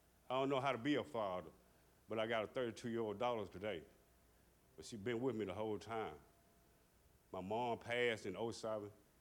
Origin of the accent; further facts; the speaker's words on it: Memphis, Tennessee, United States; I grew up in Memphis, Tennessee. I'll be 52 years old on the 26th of this month.